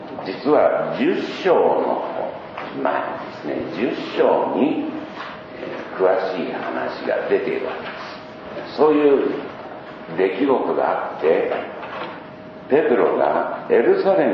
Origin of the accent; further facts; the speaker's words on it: Taiwan; 台湾で生まれ育った私